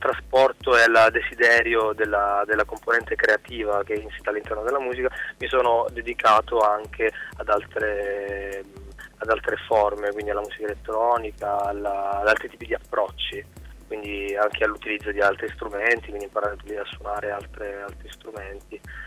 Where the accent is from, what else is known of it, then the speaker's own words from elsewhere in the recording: Bagnara Calabra, Calabria, Italy; intorno agli anni 90 c'erano ancora le radio libere anche giù in Calabria, che nel mio paese di origine, mm-hmm. Bagnara Calabria